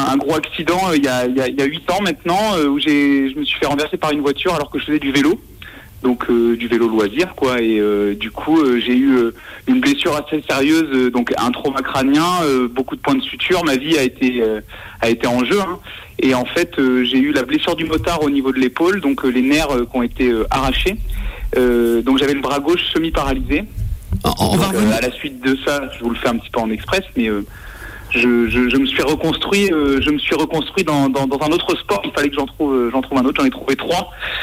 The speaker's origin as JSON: {"language": "French", "town": "Bourges", "region": "Centre-Val de Loire", "country": "France", "tie": "born or raised there", "said": "j'ai grandi à Bourges, donc encore un petit peu plus loin."}